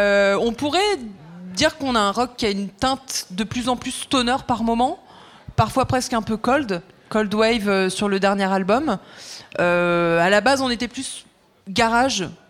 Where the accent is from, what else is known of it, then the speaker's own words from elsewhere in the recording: Hauts-de-France, France; Donc, oui, on vient du Nord.